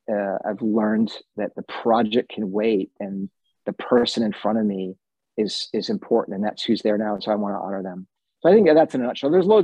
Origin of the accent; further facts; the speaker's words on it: United States; now in United Kingdom; especially as an American, but this is probably true for us as Westerners.